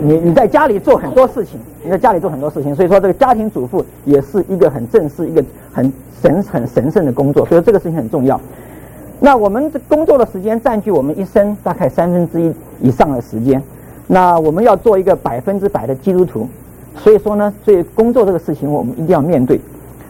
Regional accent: Taiwan; also born or lived in China; now in North America; 那我是这个出生在大陆，可是呢我是长在台湾。那我这次发现呢，这个我是在台湾是东海大学毕业

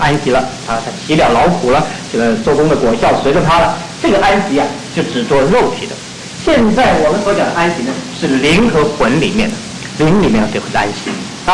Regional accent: China; 如果用中国人，我们中国人容易懂的话，就是容人忘我

